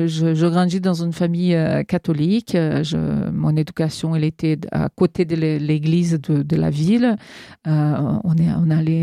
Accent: Brazil; parce qu'il y a un côté, quand on vient du Brésil, qui est...

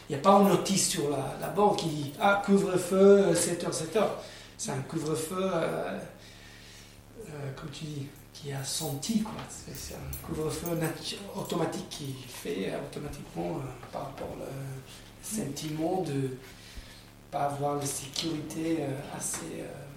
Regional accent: South Africa; French is a second language; moved away; j'ai grandi en Afrique du Sud, c'était juste avant que Mandela il a pris son siège de président.

